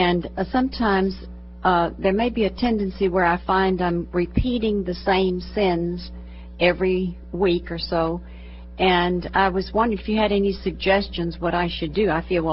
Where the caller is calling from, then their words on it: Port Arthur, Texas, United States; Texas. Port Arthur, Texas.